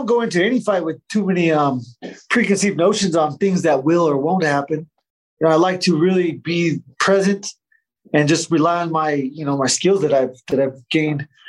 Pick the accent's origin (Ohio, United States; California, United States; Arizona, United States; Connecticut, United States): Arizona, United States; I'm from Arizona, so all my friends and family were there.